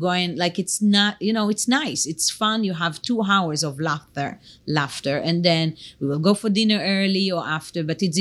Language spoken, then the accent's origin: English; Israel; now in United States; I grew up in a tiny, small town next to Tel Aviv, 5 minutes from Tel Aviv, with a Jewish religious family.